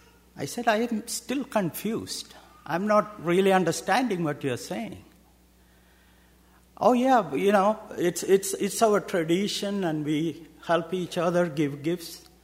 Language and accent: English; India; I said, "I'm from India. Can you please explain what do you mean by, you know, Christmas?"